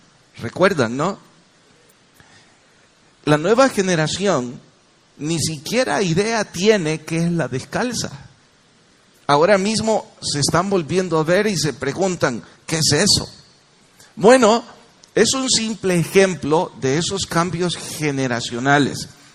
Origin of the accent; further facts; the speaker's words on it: El Salvador; Ustedes y yo como salvadoreños creo conocemos bastante bien un cambio generacional.